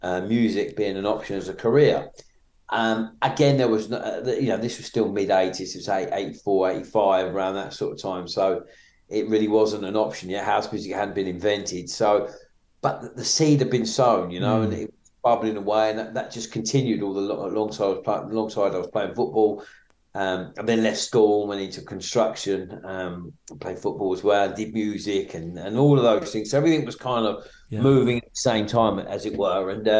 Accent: Maidstone, South East England, United Kingdom; I grew up in Maidstone in Kent. Mm-hmm. When I grew up, it was in the 80s

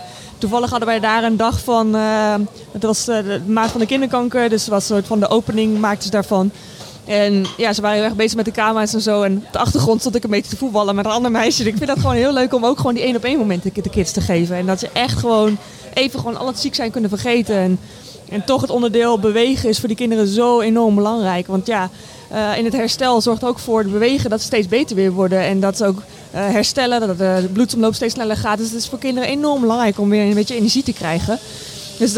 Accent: Utrecht, Netherlands; Ik woon namelijk al 6 jaar niet in Utrecht. Nee, maar ik ben wel geboren en getogen in Utrecht.

